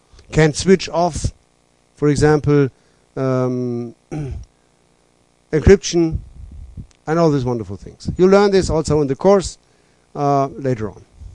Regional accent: Germany; English is a second language; moved away as an adult; now in Norway; I know here in Norway, I come from Germany.

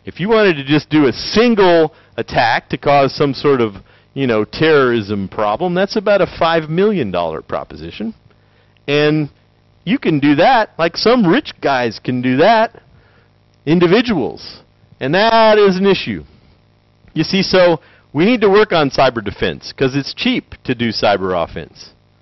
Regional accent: Tennessee, United States; I can say that because I'm from Tennessee where they invented it, right?

